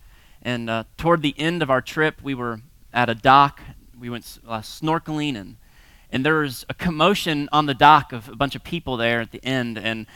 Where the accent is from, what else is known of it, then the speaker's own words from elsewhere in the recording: Florida, United States; I grew up surfing in Florida, but stopped surfing because of Jaws movies